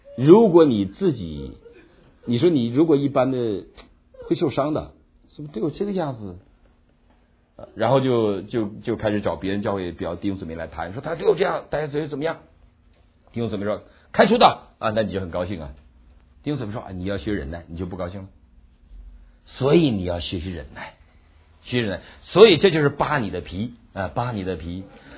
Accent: China; 我们大陆人不懂规矩，大陆人从文化当中长大的

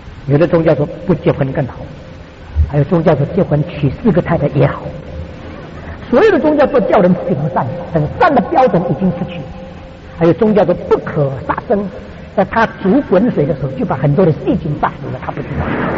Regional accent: China

